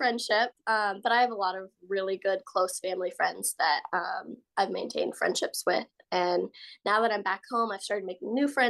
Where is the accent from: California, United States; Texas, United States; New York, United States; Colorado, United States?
Texas, United States; I'm from Texas.